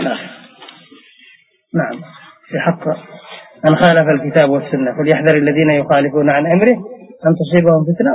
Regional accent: Yemen

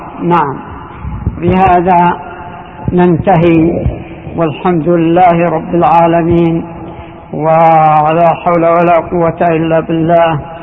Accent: Yemen

